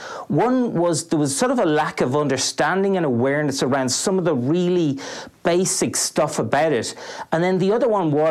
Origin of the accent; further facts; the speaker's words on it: Dublin, Leinster, Ireland; also born or lived in London / Brussels; now in Melbourne, Australia; I'm an Irishman living here in Melbourne. I've been here probably 15 or so years. Born and educated in Dublin.